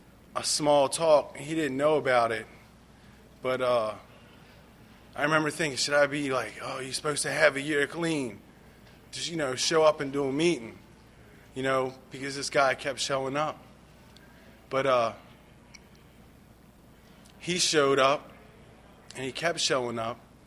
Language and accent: English; Baltimore, Maryland, United States; I grew up in Southwest Baltimore. I was a quiet little kid. I grew up on Pratt and Addison Alley. I grew up in a highly infested drug environment